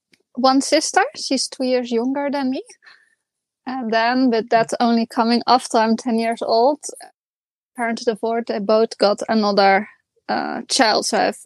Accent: Oude Tonge, South Holland, Netherlands; I'm coming from the Netherlands. So I was in the Netherlands in a small village called Oude Tonge.

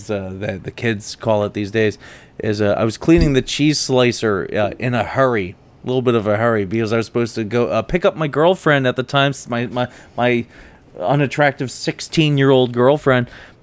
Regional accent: Winona, Minnesota, United States; And I grew up in Winona. Good place.

